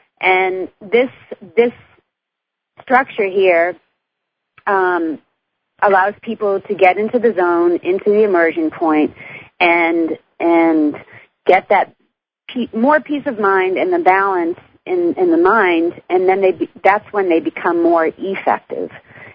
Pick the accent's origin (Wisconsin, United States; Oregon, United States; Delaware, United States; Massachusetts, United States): Massachusetts, United States; Well, I'm from Massachusetts